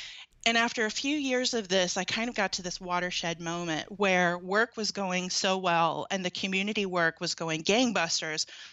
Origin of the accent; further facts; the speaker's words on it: Atlanta, Georgia, United States; I grew up in Atlanta, in suburban Atlanta.